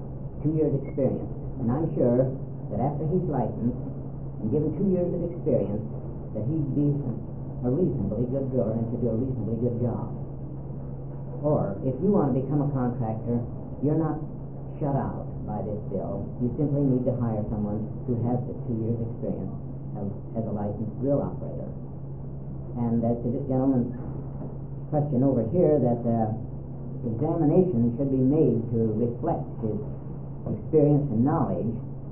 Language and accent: English; Newberg, Oregon, United States; from Newburgh, Oregon. I've been in the well drilling business in Willamette Valley for the past 25 years.